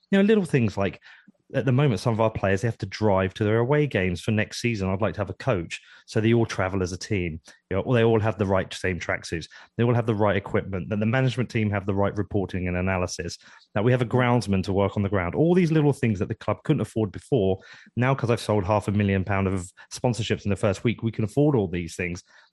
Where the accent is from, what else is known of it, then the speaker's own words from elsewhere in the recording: Bedford, East of England, United Kingdom; But look, I'm from Bedford. I've lived here my whole life.